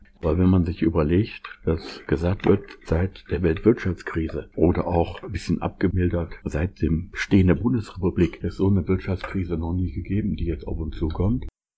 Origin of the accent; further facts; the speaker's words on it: Essen, North Rhine-Westphalia, Germany; Manche Städte, ich komme aus Essen, die hieß immer Essen die Einkaufsstadt.